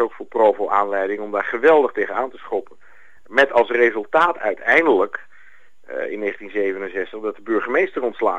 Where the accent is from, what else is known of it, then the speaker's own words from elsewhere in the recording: Amsterdam, North Holland, Netherlands; ik kom uit Amsterdam, ik heb het meegemaakt